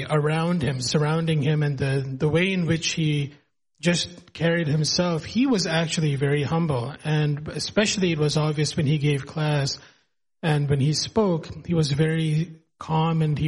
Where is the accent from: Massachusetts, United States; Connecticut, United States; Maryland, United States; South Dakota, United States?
Connecticut, United States; when I grew up in Connecticut in the ISKCON Hartford Temple community.